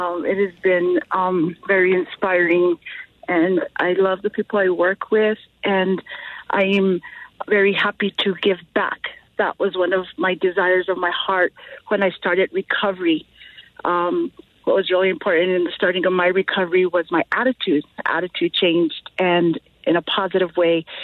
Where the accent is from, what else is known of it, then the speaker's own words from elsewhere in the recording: Santa Fe, New Mexico, United States; I'm originally from Santa Fe, but I've always found my way back to Española, Chimayo, Velarde. I've always lived there off and on.